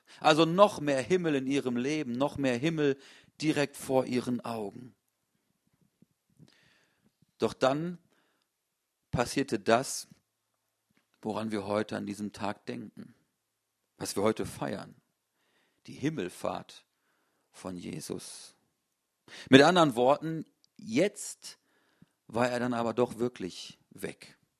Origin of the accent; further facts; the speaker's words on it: North Rhine-Westphalia, Germany; Sonst komme ich aber nicht aus dem Siegerland, bin ich zugezogen und komme aus dem Ruhrgebiet.